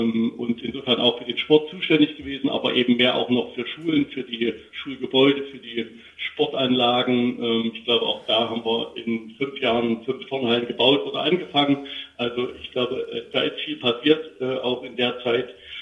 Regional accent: Weimar, Thuringia, Germany; Ich komme von Hause aus Weimar, bin da auch groß geworden

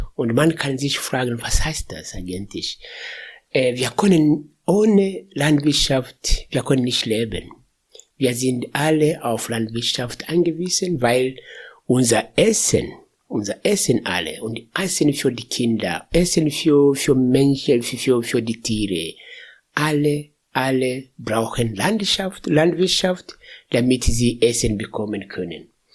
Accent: Tanzania; now in Germany; wie du dir gesagt hast. Ich komme aus Tansania

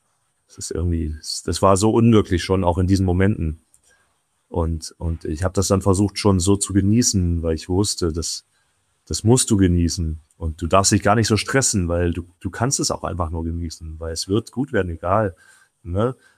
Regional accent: Dresden, Saxony, Germany; weil das war in Dresden. in meinem Stadion, wo ich groß geworden bin, wo ich jahrelang trainiert habe, wo ich angefangen habe

